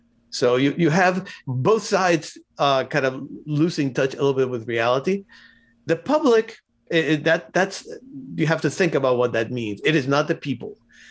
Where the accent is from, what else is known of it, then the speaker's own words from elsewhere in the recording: Cuba; I'm not a revolutionary. I come from Cuba. So that's the last thing I want is revolution.